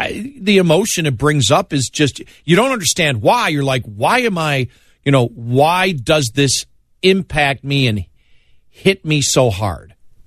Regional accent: Buffalo, New York, United States; I grew up in Buffalo, New York, where McKinley was killed.

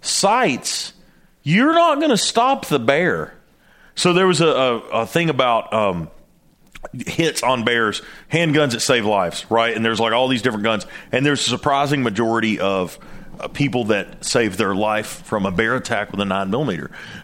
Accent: Tennessee, United States; I am the director at Night Vision Precision Tritium. I'm from Tennessee.

